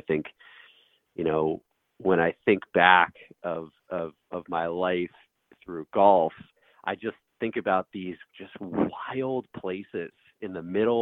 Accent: Chappaqua, New York, United States; So I grew up in Westchester County in Chappaqua.

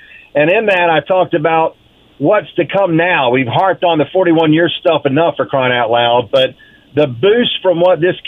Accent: Waycross, Georgia, United States; as you know, Lauren, I'm from Waycross.

